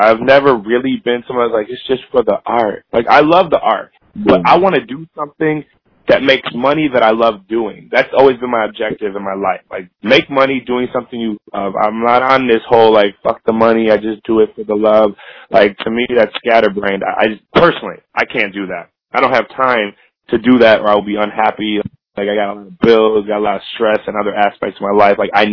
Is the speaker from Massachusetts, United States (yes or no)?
no; Milwaukee, Wisconsin, United States; I'm from Milwaukee. I've been drinking this shit since I was 16